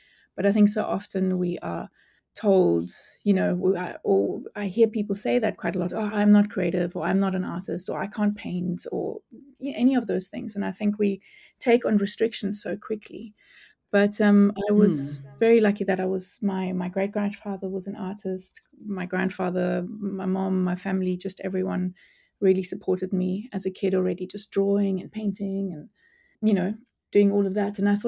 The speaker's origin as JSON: {"language": "English", "country": "Namibia", "tie": "born there", "said": "I was born in Namibia"}